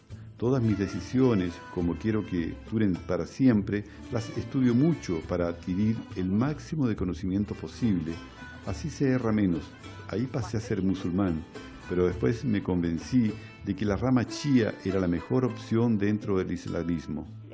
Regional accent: Ceará, Brazil; now in São Paulo, Brazil; Soy de Ceará, un estado del nordeste de Brasil, y al llegar a San Paulo me vinculé mucho a los movimientos sociales

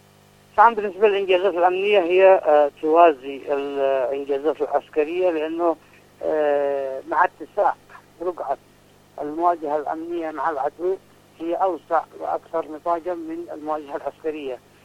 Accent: Yemen; مثلا عندنا في اليمن بيسموا المرتزقة الذين يقاتلون مع العدوان بيسموهم مقاومة

